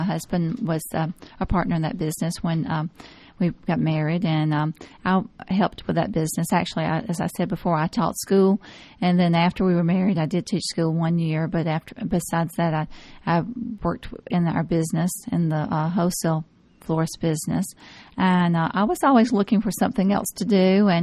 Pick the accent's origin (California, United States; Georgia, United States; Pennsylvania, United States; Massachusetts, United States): Georgia, United States; Cumming; Yes, I grew up in Cumming, Georgia, just a little bit north of here.